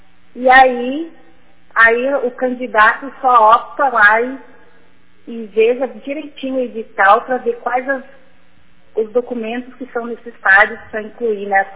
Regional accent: Alpestre, Rio Grande do Sul, Brazil; Eu sou natural de Alpestre

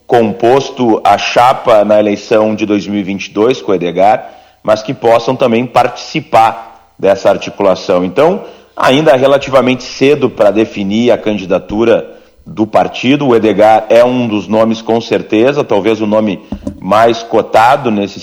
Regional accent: Alegrete, Rio Grande do Sul, Brazil; eu nasci em Porto Alegre, mas boa parte da minha infância eu passei no Alegrete, na fronteira oeste, né? A minha família materna, né, é do Alegrete, tenho inclusive um primo que foi prefeito do Alegrete, o Erasmo Guterres.

